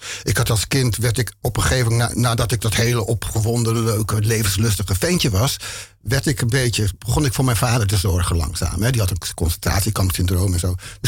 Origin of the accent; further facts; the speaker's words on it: Amsterdam, North Holland, Netherlands; Ik ben in Amsterdam geboren, getogen, opgegroeid. Alles. Ik ben een Indo. Mijn vader is dus ook Indo. Mijn moeder is ras echt Amsterdamse. Ik had in mijn jeugd geen idee dat ik Indisch was.